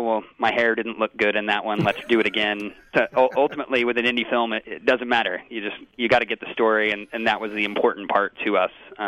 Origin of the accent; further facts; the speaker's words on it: Tulsa, Oklahoma, United States; There are things that I remember and love about my hometown, and one of the things is the beautiful sunsets and sunrises that we have in Tulsa.